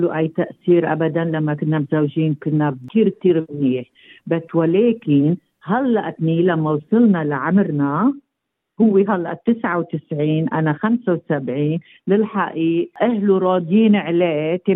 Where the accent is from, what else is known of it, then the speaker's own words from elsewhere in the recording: Lebanon; now in Australia; جيت على هالبلاد من لبنان